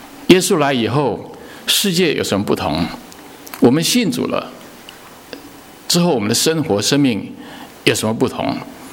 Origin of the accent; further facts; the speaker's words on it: China; 我们中国人平常见面问安的时候不会讲平安